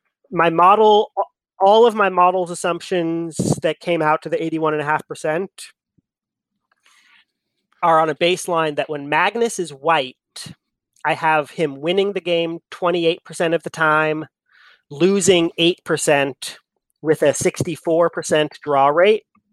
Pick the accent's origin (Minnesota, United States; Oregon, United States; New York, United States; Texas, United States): Oregon, United States; Eugene; Big college sports fan, born and raised in Eugene, Oregon. So huge Duck fan